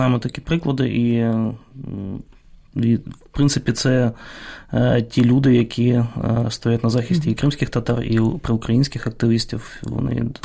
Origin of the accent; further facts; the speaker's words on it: Sevastopol, Ukraine; я сам з Севастополя, півроку прожив в окупації до вересня. 2014 року.